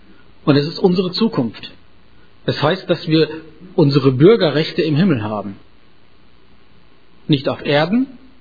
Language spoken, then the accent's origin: German; Dornum, Lower Saxony, Germany; ich komme aus Dornum, gehöre zur FEG in Norden